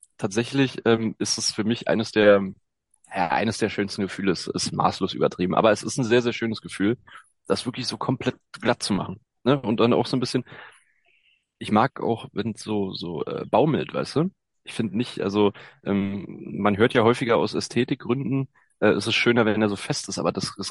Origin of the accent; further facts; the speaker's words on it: Berlin, Germany; ich komme aus Berlin, ich weiß, wie es ist mit den Geschlechtern und ich bin da sehr non-binär